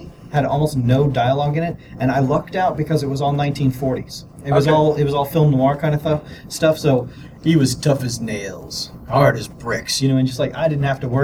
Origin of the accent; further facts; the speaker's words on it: Texas, United States; I was about to say, I'm from Texas, and I still read fast.